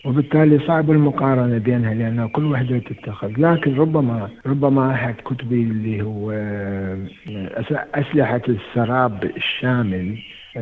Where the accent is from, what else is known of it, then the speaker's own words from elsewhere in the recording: Iraq; moved away as an adult; now in Australia; فلما طلعت من العراق، وللأسف يعني طلعت من العراق بسبب الظروف اللي كانت سائدة في وقتها